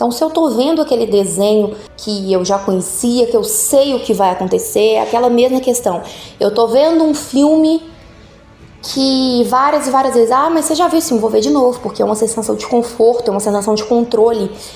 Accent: Belo Horizonte, Minas Gerais, Brazil; eu sou mineira de BH, sou estudante de psicologia na UNA, em Morese

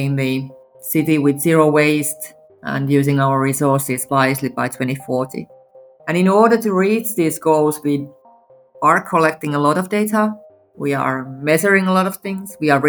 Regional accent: Perniö, Southwest Finland, Finland; I've grown up in Pernia, a small village 75 kilometers away from Turku.

